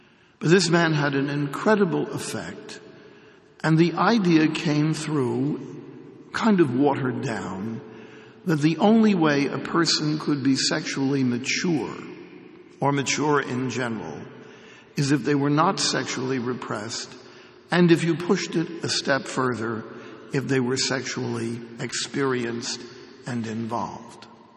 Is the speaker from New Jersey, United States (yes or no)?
yes; Jersey City, New Jersey, United States; I'm from Jersey City. We thought it was funny.